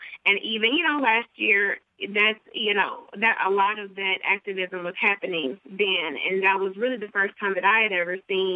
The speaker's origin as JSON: {"language": "English", "town": "St. Louis", "region": "Missouri", "country": "United States", "said": "I'm from St. Louis, Missouri, actually."}